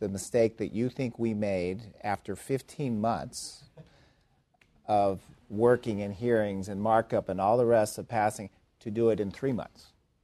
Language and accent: English; Ohio, United States; I'm from Ohio, where that book emanates in many ways. Went to school very near there. I know those people. Grew up in Appalachian, Ohio.